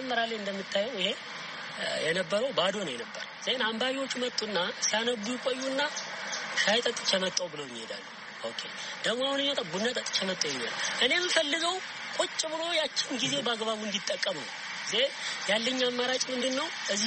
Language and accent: Amharic; Bahir Dar, Amhara, Ethiopia; ተወልጄ ያደግኩት እዚሁ ባህር ዳር ከተማ ውስጥ ነው።